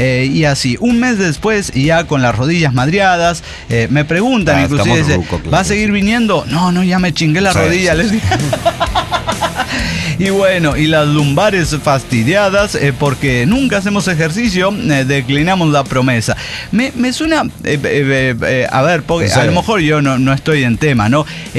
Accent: Poncitlán, Jalisco, Mexico; por incluir 2 veces a mi pueblo Poncitlán en el mapa

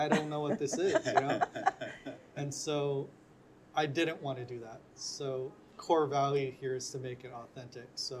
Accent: Hawaii, United States; growing up, being born and raised in Hawaii, it didn't seem like that was real because it wasn't to me.

